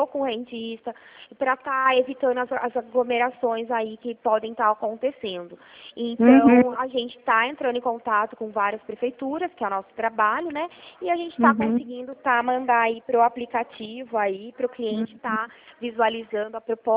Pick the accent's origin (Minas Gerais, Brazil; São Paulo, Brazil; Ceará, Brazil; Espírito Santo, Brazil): São Paulo, Brazil; Mogi Guaçu; Eu sou de Mogi Guaçu.